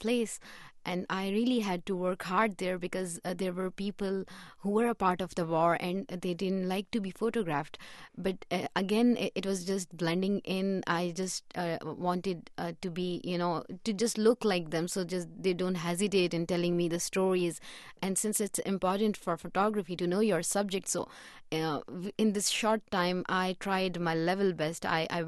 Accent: Federally Administered Tribal Areas, Pakistan; English is a second language; I belong to Momand Agency of Pakistan. These are the tribal areas of Pakistan. We call it FATA.

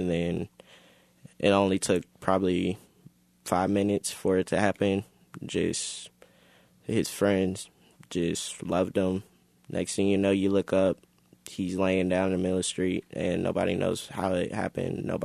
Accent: Kansas City, Missouri, United States; Well, I am from Kansas City, Missouri. I've grown up here since 16 years.

